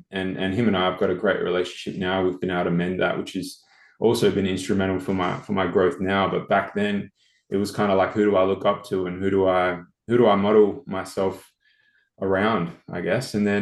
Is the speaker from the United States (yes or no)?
no; Adelaide, South Australia, Australia; So to start, I guess I grew up in Adelaide, spent most of my early life in Adelaide until I was 18 and went to college.